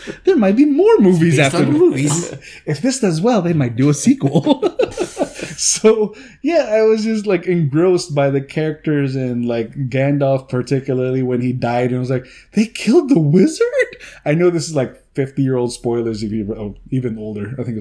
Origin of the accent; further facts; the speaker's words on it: Philippines; I don't know if it's just growing up in the Philippines.